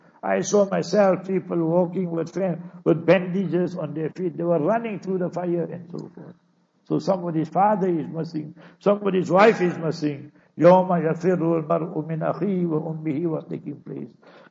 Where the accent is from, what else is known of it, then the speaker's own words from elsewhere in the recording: Gauteng, South Africa; You know we come from Transvaal, Gauteng and all that. You know how cold it is Fajr time.